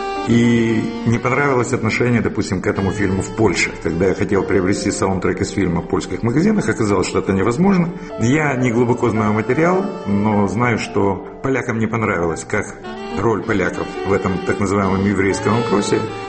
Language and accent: Russian; Kyiv, Ukraine; все, что было со мной, было в моем родном городе в Киеве, где я родился, живу.